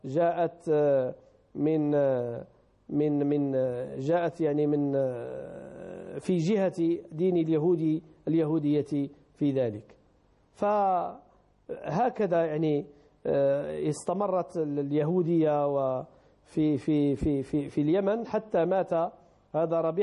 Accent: Morocco; يعني بحال كأن قبيلة من القبائل عندنا في المغرب

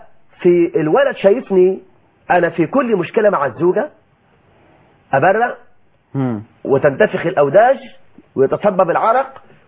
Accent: Egypt; احنا عندنا في مصر

